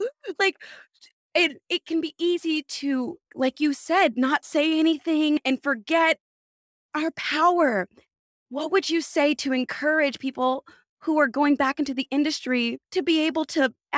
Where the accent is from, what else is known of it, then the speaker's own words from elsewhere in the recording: California, United States; That's real. I'm from California, so I get it.